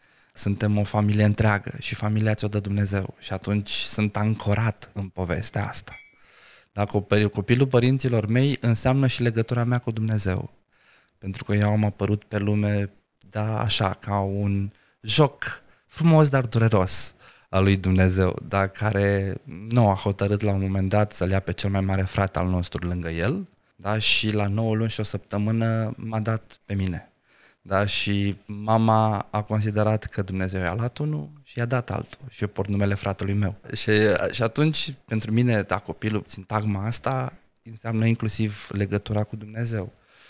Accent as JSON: {"language": "Romanian", "town": "Galați", "region": "Galați County", "country": "Romania", "lives_now": "Bucharest, Romania", "said": "sunt gălățean, m-am născut în Galați. Sunt etnic rom. Sunt etnic rom. Da? Sunt cetățean român. Sunt bucureștean. Sunt, am identitatea de locuitor al sectorului 4"}